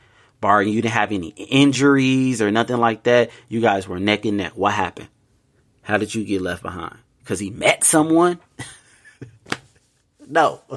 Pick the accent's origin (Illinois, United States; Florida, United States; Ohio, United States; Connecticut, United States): Illinois, United States; Chicago; Look, let me tell you something. I'm from Chicago, man.